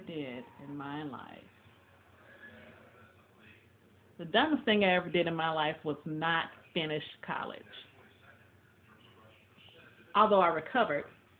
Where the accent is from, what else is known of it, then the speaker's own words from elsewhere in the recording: Tyler, Texas, United States; also born or lived in Fort Worth; For the most part, I grew up in Tyler, Texas. When I got in the, I think it was like the fourth grade or so, we moved back to Fort Worth, Texas, and that's where I've been since.